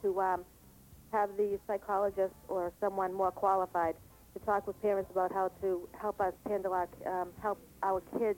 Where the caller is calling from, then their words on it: North Providence, Rhode Island, United States; I'm calling from North Providence.